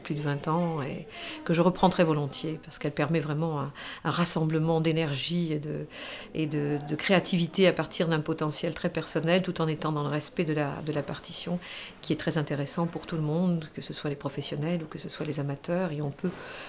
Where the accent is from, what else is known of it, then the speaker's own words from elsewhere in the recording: Germany; Là, je viens d'Allemagne.